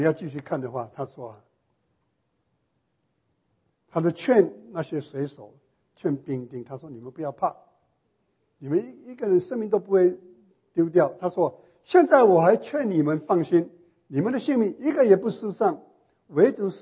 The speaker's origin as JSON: {"language": "Chinese", "country": "Taiwan", "tie": "born or raised there", "said": "有时候我记得小时候在台湾呢"}